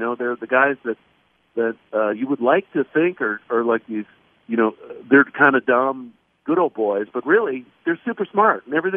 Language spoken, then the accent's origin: English; the South, United States; Yeah. I mean, and I grew up in the South, too.